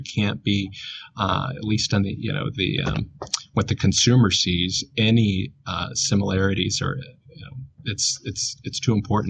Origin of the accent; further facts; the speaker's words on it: Flint, Michigan, United States; Yeah, in fact, I'm from Flint, right outside of Flint. My grandparents worked in the plants.